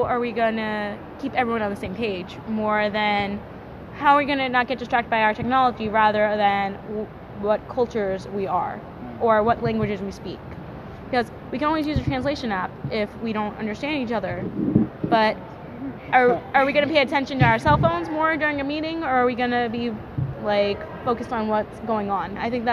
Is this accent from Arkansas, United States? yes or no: no; Ocala, Florida, United States; because I'm mixed race, and growing up in Ocala, a lot of people weren't too nice because they saw my mom, who's Hispanic, and they saw my dad, who's white